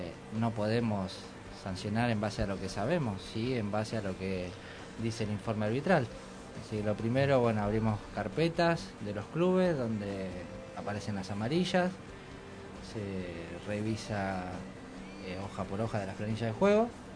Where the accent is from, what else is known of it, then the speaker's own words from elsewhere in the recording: Casanova, Buenos Aires Province, Argentina; En mi barrio no, mirá que crecí en Casanova